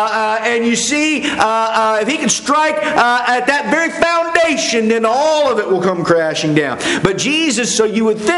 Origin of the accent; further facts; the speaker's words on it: West Virginia, United States; especially in this part of the country and where I grew up in West Virginia